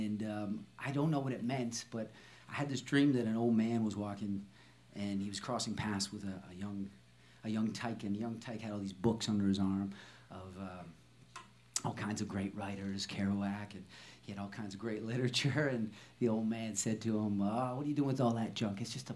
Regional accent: Canada; we're Canadian, but this is our home now

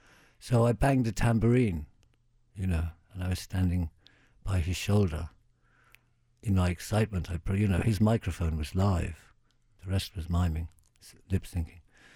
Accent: Germany; also born or lived in Dublin, Ireland / England; I was born in Dublin and then largely brought up in Germany. My father, God bless him, was in the army, so we were very nomadic. And then I went to school in England while going to holiday in Ireland.

